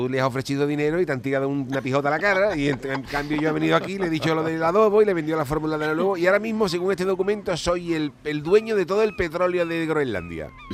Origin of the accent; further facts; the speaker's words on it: Cádiz, Andalusia, Spain; Ah, vivir, yo soy también de una ciudad marinera, no con tanto frío. Yo vengo de Cádiz.